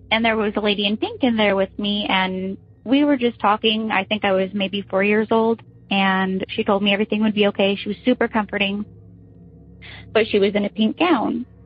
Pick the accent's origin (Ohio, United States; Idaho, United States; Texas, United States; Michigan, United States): Idaho, United States; now in Kentucky, United States; from Kentucky. I'm originally from Idaho.